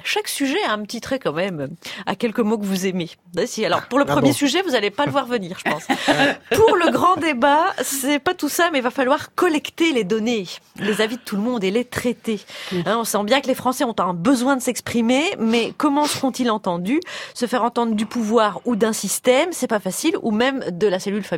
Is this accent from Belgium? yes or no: yes; Belgium; nous, en tant que Belges, on trouve que vous vous exprimez déjà beaucoup tout le temps